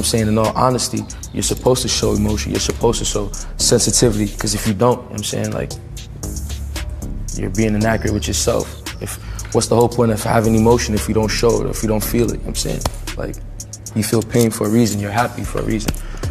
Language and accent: English; Canarsie, New York, United States; the environment that I came from Canarsie, they mess with our environment